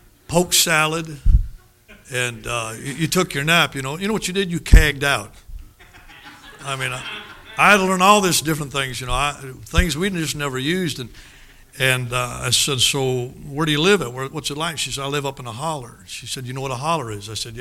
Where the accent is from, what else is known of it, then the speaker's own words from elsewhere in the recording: Minnesota, United States; Don't try to figure out my accent. I'm from northern Minnesota. But I've been married to a hillbilly for 30 years.